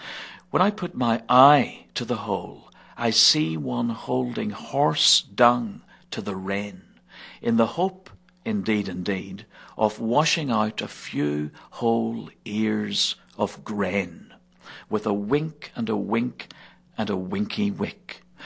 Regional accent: Northern Ireland, United Kingdom; now in New Jersey, United States; Well, not exactly. I'm from Ireland and brought up in Northern Ireland. I've lived in New Jersey, though, for many years.

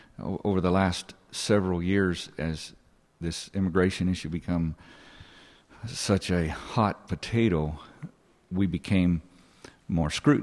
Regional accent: Arizona, United States; 1986, I'm a native Arizona.

